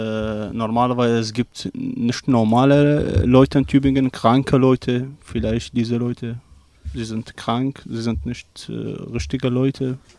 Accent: Iraq; German is a second language; now in Germany; ich bin Eingeflüchteter, ich komme aus dem Irak und seit fast 3 Jahren bin ich in Deutschland

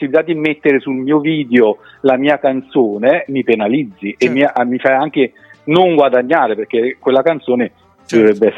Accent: Naples, Campania, Italy; Io sono napoletano, Napoli centro.

